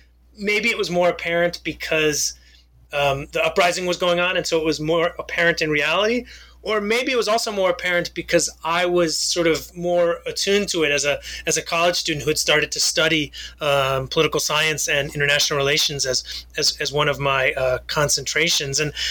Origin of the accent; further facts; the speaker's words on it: United States; I grew up in the United States, and the first time I went to Israel and the West Bank and actually the Golan Heights too was in 1986.